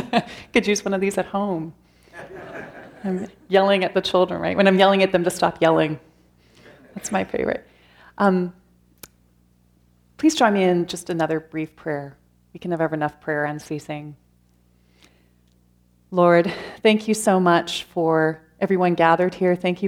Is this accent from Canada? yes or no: yes; London, Ontario, Canada; I grew up in London, Ontario, without a faith, really kind of, I guess I would define myself as loosely Catholic in terms of a European Catholic background, went to church for Christmas and Easter sort of thing, largely went to a Hungarian church